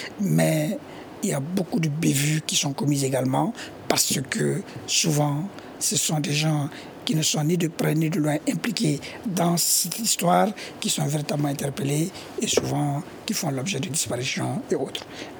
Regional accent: Ténenkou, Mopti, Mali; je suis partiellement du Nord parce que je suis d'une zone au centre de Mopti, Ténénkou.

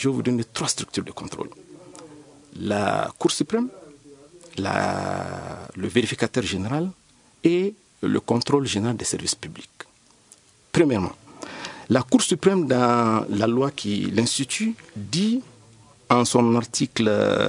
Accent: Mali; en tant que Malien, on ne peut que déplorer la situation qui prévaut

